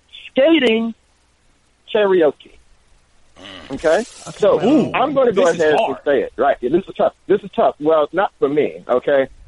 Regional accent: Texas, United States; I'm a Texan. I know most of y'all don't know how to make chili, man.

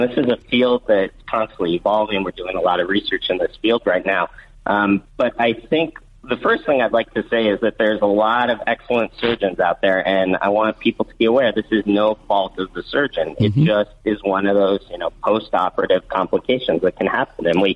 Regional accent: Los Angeles, California, United States; I am a Southern California product. Grew up in L.A., born and raised.

